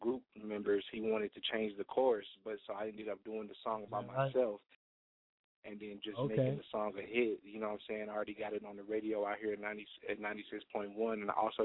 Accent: Colorado Springs, Colorado, United States; Yeah, I'm from Colorado Springs, you know, right here in the 719, showing love for the state of CEO.

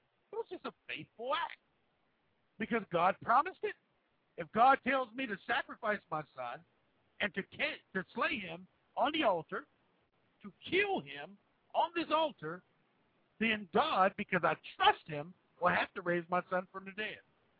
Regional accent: Ohio, United States; if I made the all-inclusive statement that all trees in my home state of Ohio were oak trees

